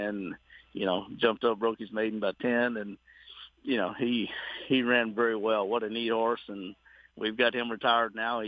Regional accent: Texas, United States; I'm a Cajun boy. I'm a Texas Cajun boy.

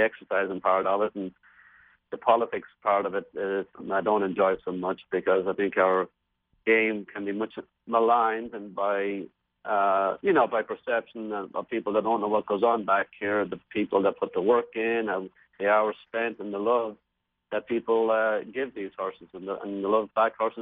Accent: Ireland; growing up in Ireland, it's just such horse country.

